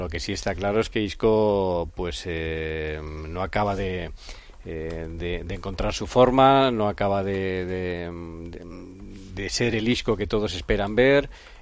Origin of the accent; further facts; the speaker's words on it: Spain; orgullosos como españoles